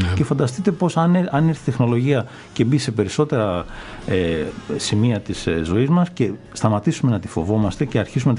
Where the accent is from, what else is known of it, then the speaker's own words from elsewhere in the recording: Ioannina, Epirus, Greece; now in Alexandroupoli, Greece; Καταρχήν δεν είμαι από την Αλεξανδρούπολη, είμαι από τα Ιωάννινα, αλλά κατέληξα εδώ πέρα.